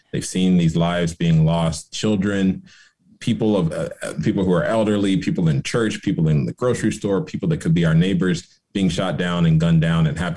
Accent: Florida, United States; Yeah, I grew up in Florida. I worked at the Miami Herald for several years.

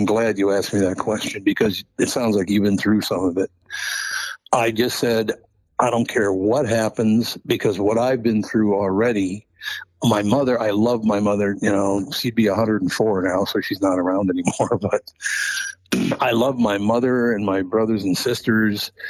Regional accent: Minneapolis, Minnesota, United States; I grew up very poor in North Minneapolis, grew up in a very tough neighborhood.

